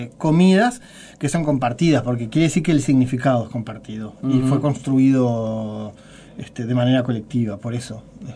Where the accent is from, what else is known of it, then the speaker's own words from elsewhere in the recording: Montevideo, Uruguay; Que nosotros, como montevideanos, ignoramos esas carnes.